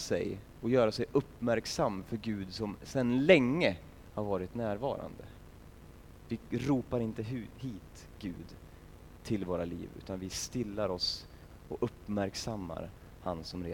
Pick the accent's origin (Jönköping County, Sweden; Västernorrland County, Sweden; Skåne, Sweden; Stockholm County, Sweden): Västernorrland County, Sweden; Sundsvall; Sen är jag på ett läger i Sundsvall där jag kommer ifrån.